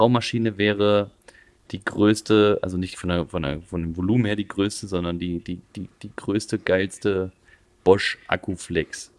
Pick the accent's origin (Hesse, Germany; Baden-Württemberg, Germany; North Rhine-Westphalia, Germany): Hesse, Germany; Ich komme aus Hessen.